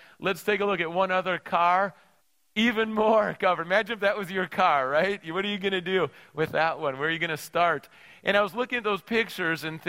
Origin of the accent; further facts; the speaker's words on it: Minnesota, United States; I grew up in Minnesota, and my wife grew up in Minnesota. We had cold winters